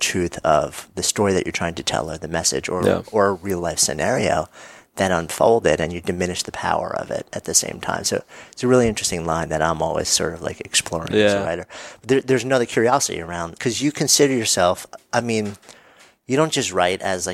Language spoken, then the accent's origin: English; New York, United States; If I'm hanging out with my friends, I'm a New Yorker.